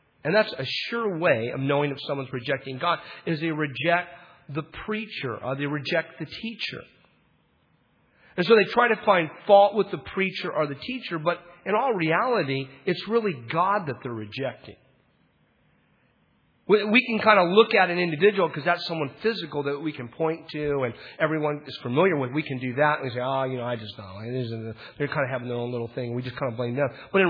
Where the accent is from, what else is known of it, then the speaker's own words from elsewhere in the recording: Bible Belt, United States; I grew up in the Bible Belt. You know, my daddy was a squeaking deacon and I was this and that.